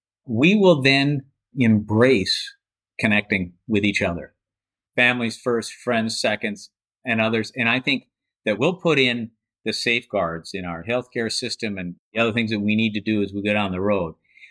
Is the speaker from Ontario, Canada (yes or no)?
no; Edmonton, Alberta, Canada; I'm too old and I grew up in Edmonton, you know?